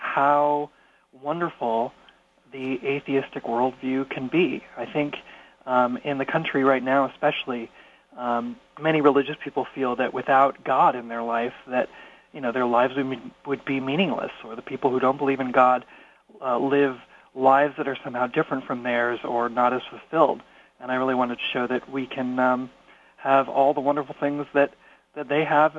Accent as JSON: {"language": "English", "region": "New York", "country": "United States", "tie": "born or raised there", "said": "So I actually met him in my hometown in New York when he was visiting."}